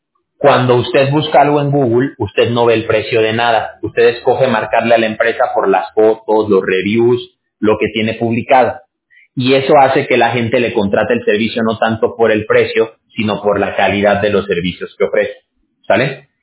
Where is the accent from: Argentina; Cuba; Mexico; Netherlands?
Mexico; yo soy mexicano. Ahí en México tenemos una palabra que es billetear.